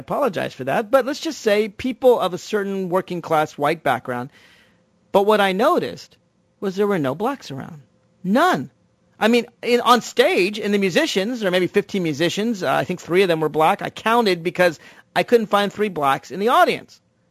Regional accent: Nashville, Tennessee, United States; now in Washington, D.C., United States; Now, I'm from Nashville, Tennessee, and this is this kind of country rock

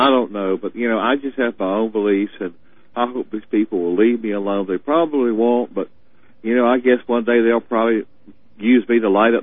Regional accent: South Carolina, United States; and I'm from South Carolina.

